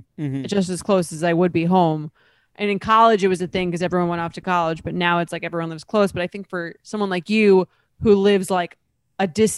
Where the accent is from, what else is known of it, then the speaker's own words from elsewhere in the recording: Long Island, New York, United States; now in New York City, United States; because I'm from Long Island, and I live in New York City